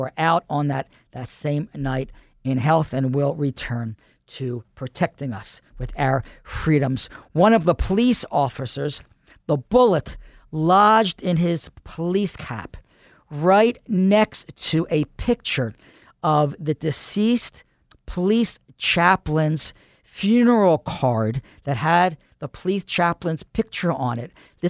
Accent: Philadelphia, Pennsylvania, United States; that happened on that day in Philadelphia, my hometown

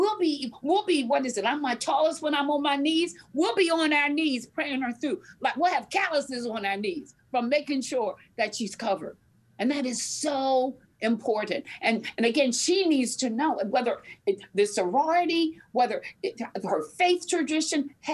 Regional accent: Philadelphia, Pennsylvania, United States; I came from West Philly, okay? But even in West Philly, on this little teeny tiny street, 600 block of Udell Street, grew up in a four room house

